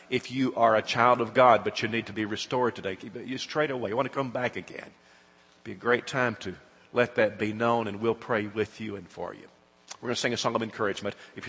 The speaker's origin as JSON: {"language": "English", "country": "United States", "said": "As an American, it is shocking to me because Alabamians, in an overwhelming way, said no to this."}